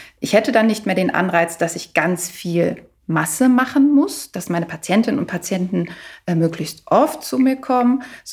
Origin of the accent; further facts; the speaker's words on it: Berlin, Germany; da finde ich, sprichst du also mir als Berlinerin auch wirklich gerade aus der Seele mit diesem Punkt